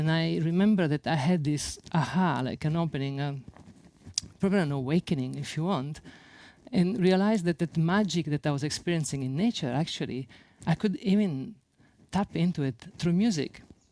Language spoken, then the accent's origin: English; Sicily, Italy; born there; English is a second language; the first thing that comes to me is that I was born in Sicily, and that for me informed so much my psyche, my personality.